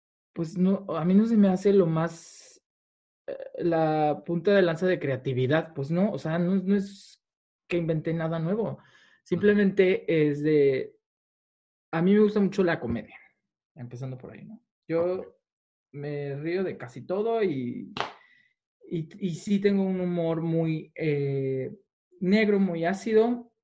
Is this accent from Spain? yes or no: no; Mexico; now in London, United Kingdom; Soy mexicano, sí.